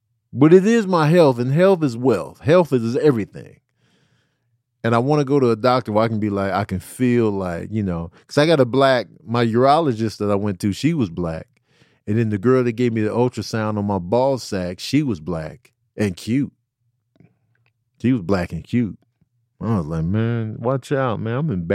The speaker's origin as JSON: {"language": "English", "town": "Chicago", "region": "Illinois", "country": "United States", "tie": "born or raised there", "said": "Like growing up in Chicago, South Side, you know, Chicago's very segregated. So I grew up in a black household. All the kids in my neighborhood were black."}